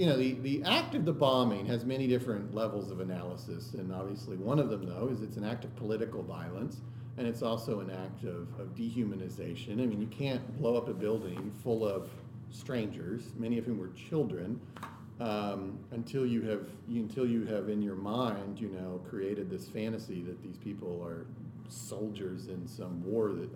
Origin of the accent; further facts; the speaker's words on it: Oklahoma City, Oklahoma, United States; And that is what it felt like growing up in Oklahoma City in the 80s and 90s.